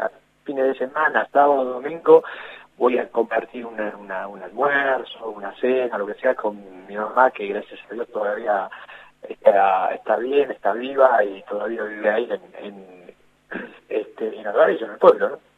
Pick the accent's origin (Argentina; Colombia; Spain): Argentina; Santa Fe; Yo vine a hacer las inferiores aquí en Newell's. Como mi pueblo está cerca de Rosario, y bueno, mis padres eran de ahí, 30 y pico kilómetros de Rosario, me vine a Newell's